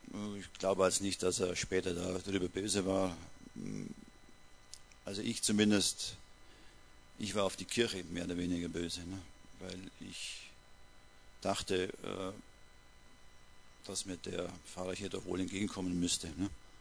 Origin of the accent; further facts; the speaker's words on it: Kempten, Bavaria, Germany; Ich bin nicht hier aufgewachsen, wie man manchmal hören wird. Ich bin in Kempten geboren, im Allgäu, im Schönen. Bin dann in einem kleinen Dorf dort aufgewachsen, katholisch, mit dem katholischen Glauben